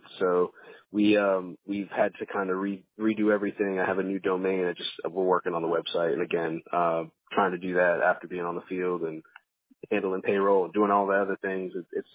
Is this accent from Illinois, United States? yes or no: no; Virginia Beach, Virginia, United States; But locally I'm from the Virginia Beach area, grew up in the Virginia Beach area.